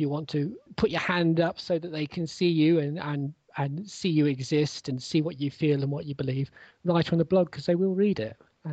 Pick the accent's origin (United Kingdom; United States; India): United Kingdom; accent: British; I try not to say it because I fear with my British accent that it will sound creepy.